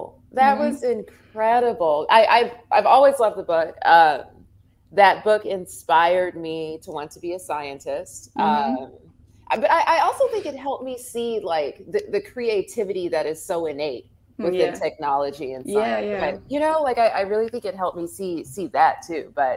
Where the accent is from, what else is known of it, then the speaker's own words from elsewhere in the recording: Los Angeles, California, United States; I think that growing up in Los Angeles and specifically having a childhood in South Central is a huge part of my culture.